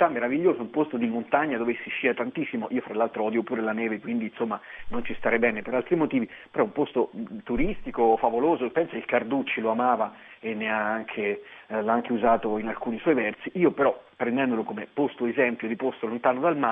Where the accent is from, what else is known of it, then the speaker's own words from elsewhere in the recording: Forte dei Marmi, Tuscany, Italy; born there; Io sono nato a Forte dei Marmi